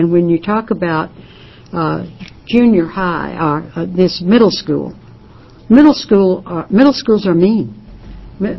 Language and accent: English; Louisiana, United States; was born and raised 16 miles from my hometown. I know her family, and she came from a rural part of Louisiana.